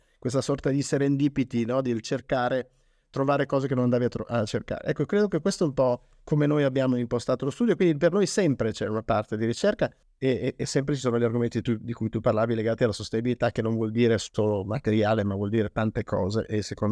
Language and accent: Italian; Turin, Piedmont, Italy; born there; now in Milan, Italy; Noi siamo nati a Torino, quindi siamo emigrati da Torino a Milano molto volentieri